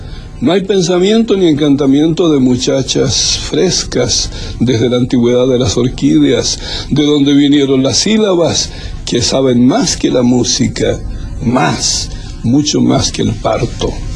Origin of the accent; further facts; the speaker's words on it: Lebu, Biobío, Chile; cuando estaba tronando y relampagueando encima de mi casa pobre allá de mi tierra de Lebu